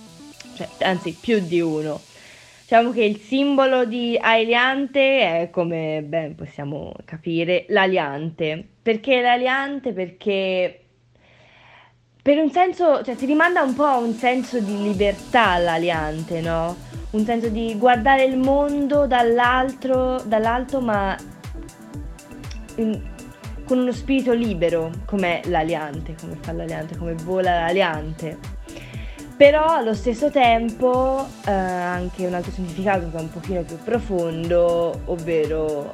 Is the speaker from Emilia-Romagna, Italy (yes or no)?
no; Lucca, Tuscany, Italy; ho 20 anni, sono di Lucca